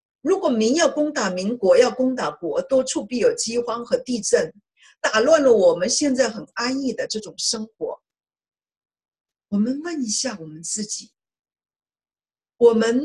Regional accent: China; 特别是像我们亚洲人，哎，我们中国人我们就喜欢吃一些中国的地道的一些特产。

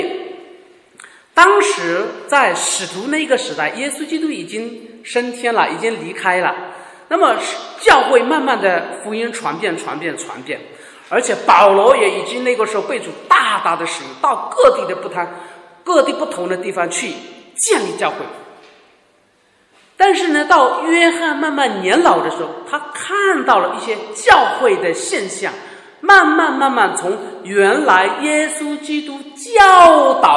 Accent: China; 对我们中国人来说，这个道字大概好像很靠近我们

